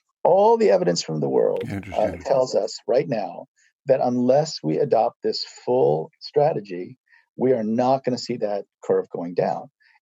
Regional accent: Iowa, United States; I'm an Asian American, and I grew up in Iowa, and I lived through every single Asian stereotype and slur and name-calling experience that you could ever imagine.

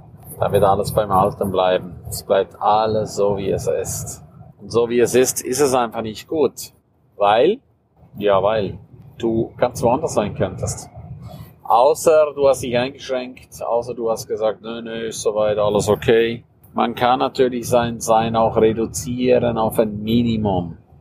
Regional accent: St. Moritz, Graubünden, Switzerland; Ich liebe es einfach in meiner Heimat, St. Moritz, Menschen hochzuholen

